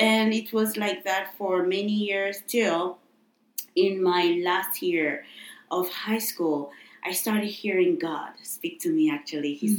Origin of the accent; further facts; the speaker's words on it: Benin; moved away as an adult; also born or lived in Canada; now in Japan; I was born and raised in West Africa, Benin, and I moved to Canada for my master's degree, then naturalized as a Canadian, stayed in Canada for about 16, 17 years, and came to Japan in 2017.